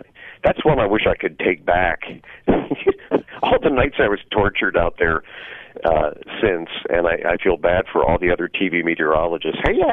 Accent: Pennsylvania, United States; I had never been to the Twin Cities before. I grew up in Pennsylvania

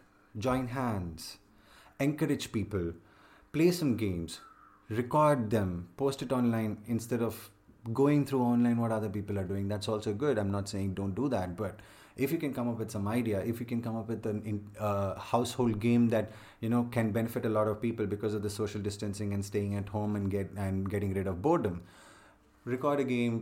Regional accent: Chennai, Tamil Nadu, India; I'm from Chennai and there are a lot of people from Hyderabad.

